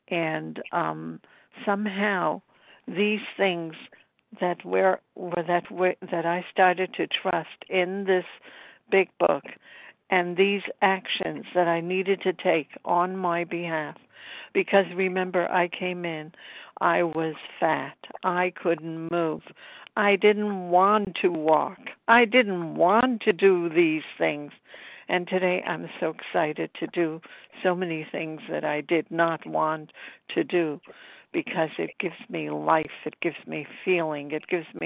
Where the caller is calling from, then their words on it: Brooklyn, New York, United States; I'm calling you from Brooklyn, New York.